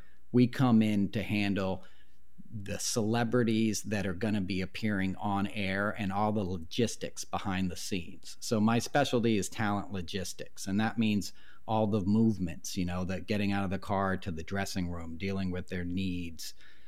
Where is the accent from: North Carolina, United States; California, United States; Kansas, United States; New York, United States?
New York, United States; And I grew up in New York in the 80s in Westchester outside of the city.